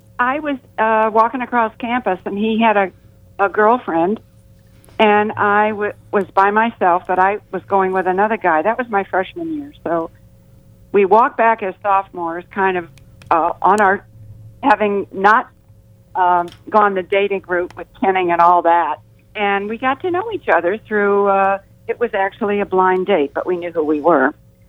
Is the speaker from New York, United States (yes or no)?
no; St. Louis, Missouri, United States; So he went to Coe College in Cedar Rapids, Iowa, and I was from St. Louis.